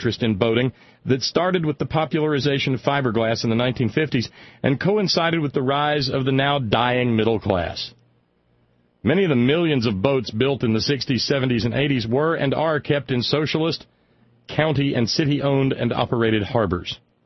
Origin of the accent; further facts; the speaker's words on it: United States; there were a lot of people I remember growing up on the Tennessee River, a lot of ordinary folk, ordinary by my lights, you know, working class.